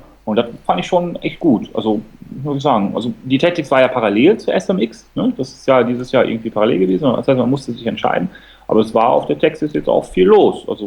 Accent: Cologne, North Rhine-Westphalia, Germany; als Kölner

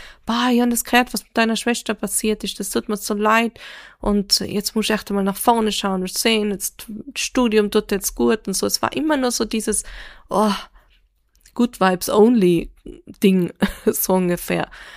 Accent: Reutte, Tyrol, Austria; auch von eben Menschen in Reutte, in meinem Heimatort, die sie kannten, die mich kannten, so

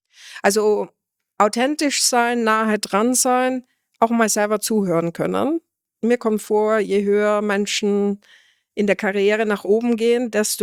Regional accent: Austria

